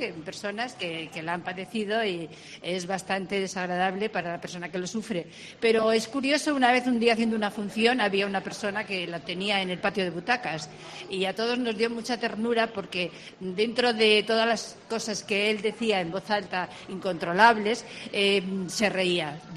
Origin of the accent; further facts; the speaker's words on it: Castilla-La Mancha, Spain; en mi pueblo, por ejemplo, yo soy de la Alcarria